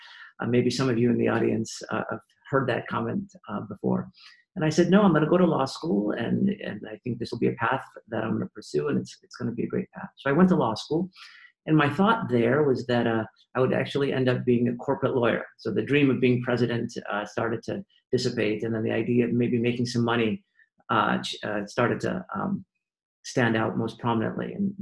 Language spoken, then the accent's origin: English; Colorado, United States; also born or lived in Illinois; I was born in Illinois and grew up in Colorado, and I grew up in a household of parents, both of whom are academics.